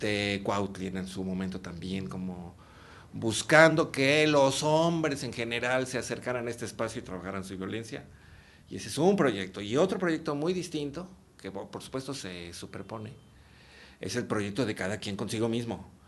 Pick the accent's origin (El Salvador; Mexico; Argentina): Mexico; Mexico City; now in Veracruz, Mexico; yo nunca tuve patrones en mi educación y soy chilango